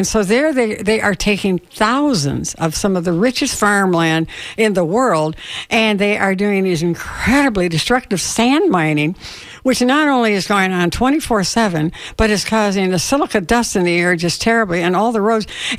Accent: Illinois, United States; I'm from Illinois, and some of really the richest, you know, farmland in the world, really, is in that whole Illinois, Iowa, that whole area.

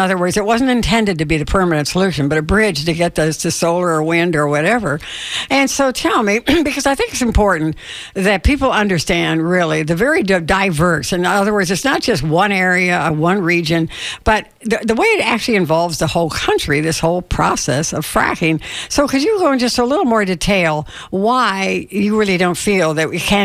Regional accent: Illinois, United States; I'm from Illinois, and some of really the richest, you know, farmland in the world, really, is in that whole Illinois, Iowa, that whole area.

